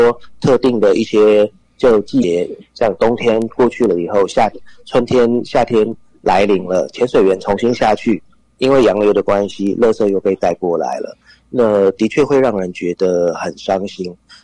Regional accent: Taiwan

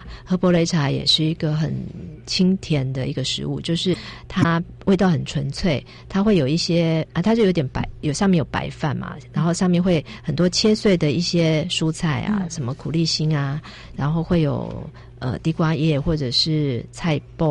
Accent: Taiwan; 也就是我们台湾人来说的话比较适口的一个味道

